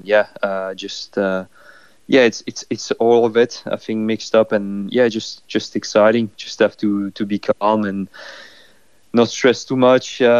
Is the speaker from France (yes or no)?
yes; France; I grew up in France, and I've always seen that.